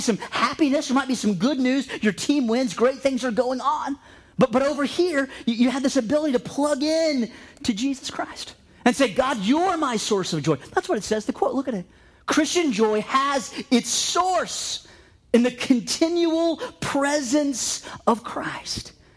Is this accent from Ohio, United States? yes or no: yes; Ohio, United States; We actually found ourselves talking to people, and we said, we're from Ohio.